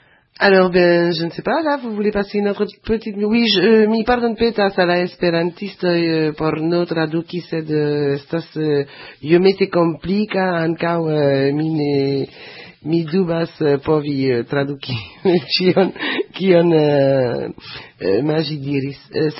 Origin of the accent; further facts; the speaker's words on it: Auvergne-Rhône-Alpes, France; je suis d'ici, hein, ouais. Je suis de l'Ardèche.